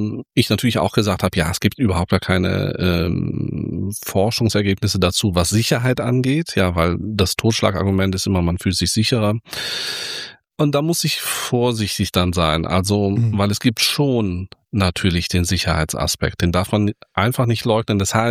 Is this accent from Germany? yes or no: yes; Cologne, North Rhine-Westphalia, Germany; Und ich komme hier aus Köln.